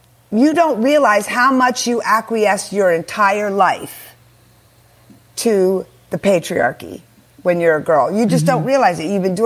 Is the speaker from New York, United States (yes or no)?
no; Pennsylvania, United States; born or raised there